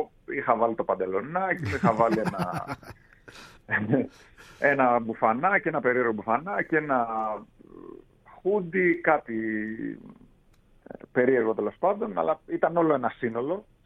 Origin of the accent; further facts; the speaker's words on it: Alexandreia, Central Macedonia, Greece; Εγώ και οι δύο φίλοι μου που έχουμε ανοίξει την εταιρεία είμαστε από την Αλεξάνδρεια Μαθίας και οι δύο και οι τρεις, όπου ήταν παλιά βάλτη